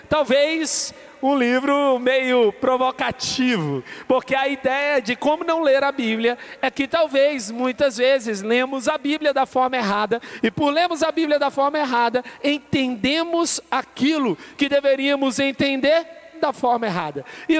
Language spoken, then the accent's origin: Portuguese; Minas Gerais, Brazil; eu sou mineiro, então eu torço para o Clube Atlético Mineiro.